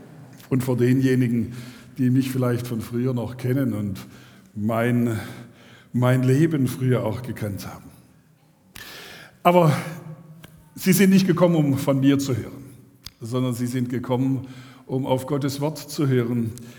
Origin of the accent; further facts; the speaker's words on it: Korntal, Baden-Württemberg, Germany; Korntal ist einfach über die vielen Jahrzehnte meine Heimat geblieben und meine geistliche Heimat geblieben.